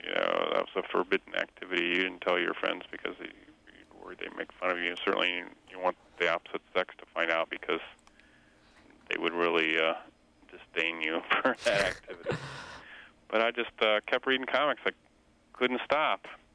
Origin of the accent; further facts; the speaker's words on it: Midwest, United States; Well, I grew up in the Midwest in the U.S. of A.